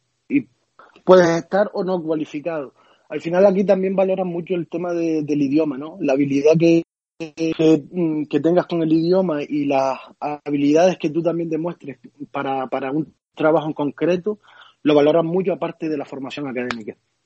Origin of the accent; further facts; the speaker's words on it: Canary Islands, Spain; soy de los que cuando me preguntan de dónde soy, no digo español, sino que mi primera opción es soy canario. Y ya si ellos se quedan así un poco extrañados, pues digo, está en España.